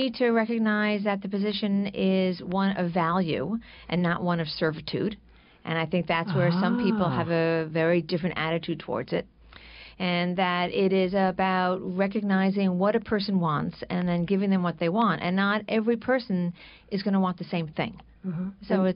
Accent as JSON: {"language": "English", "region": "New York", "country": "United States", "tie": "born or raised there", "said": "And I grew up on Long Island, and my dad worked in New York City."}